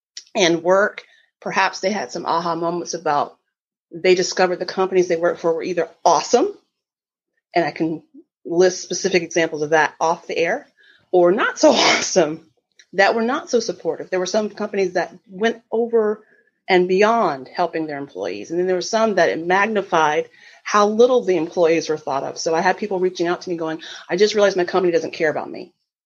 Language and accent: English; the South, United States; I'm a Southerner. I'm a proud Southerner.